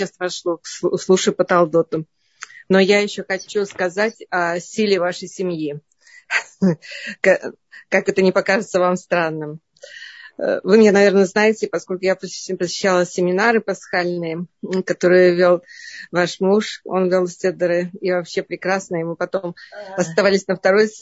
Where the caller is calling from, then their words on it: Moscow, Russia; Я из Москвы звоню.